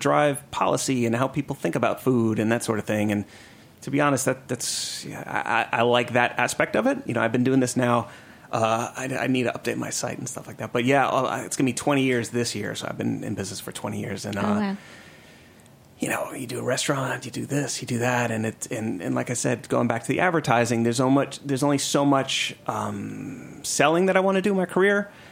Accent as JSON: {"language": "English", "region": "New York", "country": "United States", "tie": "born or raised there", "lives_now": "Atlanta, United States", "said": "I'm still, you know, I grew up in New York and that sort of thing."}